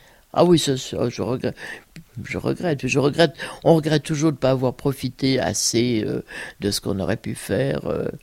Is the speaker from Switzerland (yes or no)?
yes; Switzerland; born there; je suis née en Suisse. D'ailleurs, je suis née à quelques mètres de la France. Et j'avais une mère française.